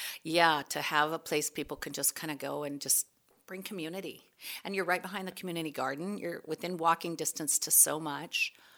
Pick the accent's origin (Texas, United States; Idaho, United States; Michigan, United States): Idaho, United States; Sandpoint; growing up in Sandpoint, you don't tend to wait.